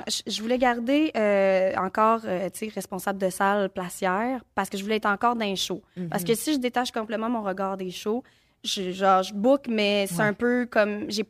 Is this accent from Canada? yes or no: yes; Gatineau, Quebec, Canada; Tu sais, je viens de Gatineau.